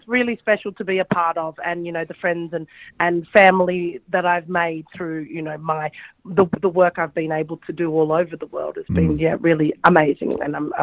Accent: Sydney, New South Wales, Australia; and just being in my hometown, opening the Olympics, and doing something, you know, so extravagant and so big on that scale was extraordinary

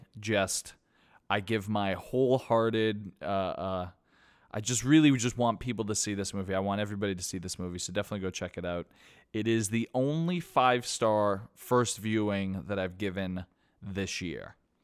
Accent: Brockton, Massachusetts, United States; Growing up in Chatham West during the summer, hanging out at the pool, basically just running amok

